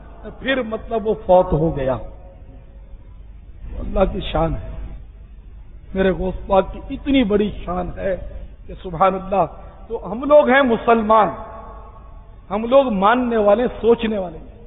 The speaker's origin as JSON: {"language": "Urdu", "town": "Karachi", "region": "Sindh", "country": "Pakistan", "tie": "born there", "said": "میں بہرحال کتیانے میں پیدا نہیں ہوا، کراچی میں پیدا ہوا ہوں تو کتیانہ کبھی دیکھا بھی نہیں. بہرحال ہمارے ماں باپ جو تھے وہ کتیانے کے تھے، چھوٹا سا گاؤں تھا بغیر اسٹیشن کا، دیہات کا."}